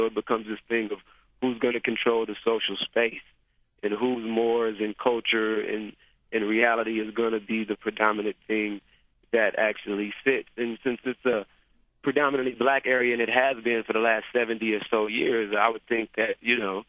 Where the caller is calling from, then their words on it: Oakland, California, United States; Yeah, so I'm calling from West Oakland, which is the birthplace of the Black Panther Party, as a lot of people know.